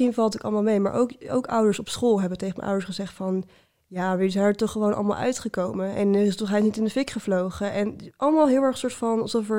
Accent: Utrecht, Netherlands; Ja, ik weet nog heel goed, ik kom uit Utrecht.

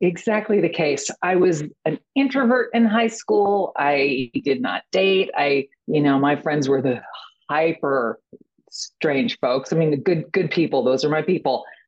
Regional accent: Atlanta, Georgia, United States; born there; I was born in Atlanta.

